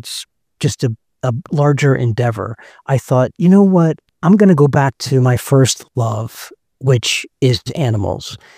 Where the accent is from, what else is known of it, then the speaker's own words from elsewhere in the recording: Philadelphia, Pennsylvania, United States; Because I'm originally from Philadelphia, right? That Philadelphia area.